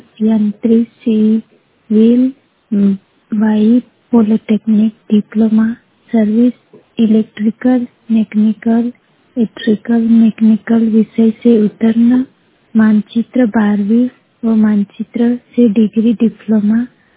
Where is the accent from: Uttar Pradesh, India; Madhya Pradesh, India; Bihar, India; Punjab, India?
Madhya Pradesh, India; Manjradi; मैं बड़वानी जिले के ग्राम मंजराड़ी की निवासी हूँ।